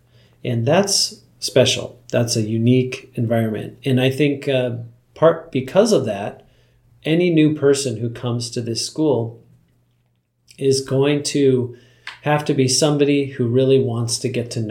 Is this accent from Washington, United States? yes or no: yes; Issaquah, Washington, United States; go and work up in my hometown of Issaquah, Washington. It's outside of Seattle